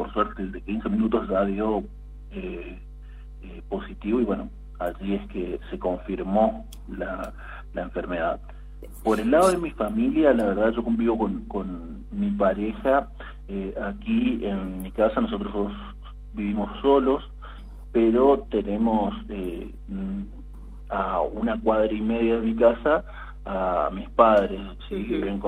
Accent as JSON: {"language": "Spanish", "town": "Barranqueras", "region": "Chaco", "country": "Argentina", "said": "Sí, soy de Barranqueras."}